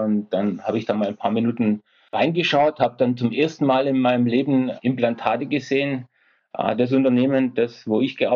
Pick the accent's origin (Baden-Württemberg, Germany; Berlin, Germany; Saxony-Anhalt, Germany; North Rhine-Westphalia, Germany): Baden-Württemberg, Germany; Esslingen; Ich komme aus Esslingen, das ist in der Nähe von Stuttgart.